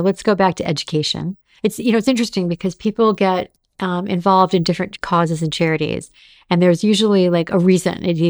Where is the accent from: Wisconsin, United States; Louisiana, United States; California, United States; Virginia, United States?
California, United States; Los Angeles; So growing up in Los Angeles, we went to the opera.